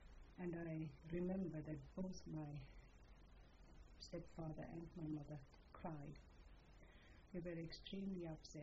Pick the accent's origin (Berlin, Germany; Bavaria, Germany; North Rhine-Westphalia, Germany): Bavaria, Germany; Nuremberg; I was born in Nuremberg.